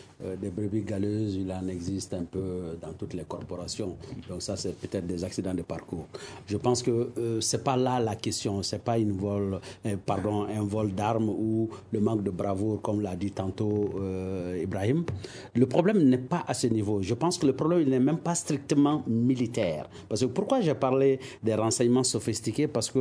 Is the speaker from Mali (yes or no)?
yes; Mali; chez nous au Mali